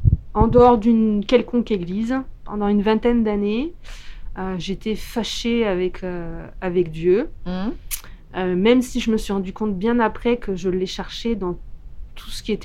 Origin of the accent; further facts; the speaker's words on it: Île-de-France, France; born there; now in Gard, France; Je ne suis pas originaire du Gard. Je suis née en Seine-et-Marne. Mais bon, ça fait déjà plus de 30 ans que j'habite dans le Gard.